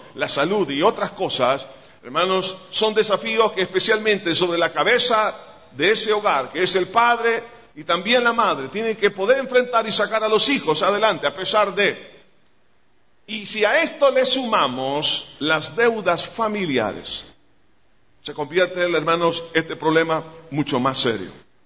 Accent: El Salvador; La pregunta a nosotros como salvadoreños

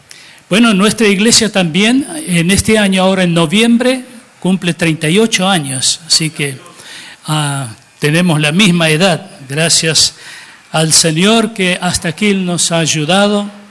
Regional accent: Argentina; born there; Y bueno, y allí empezaron a trabajar y nacimos 10 hijos más en Argentina.

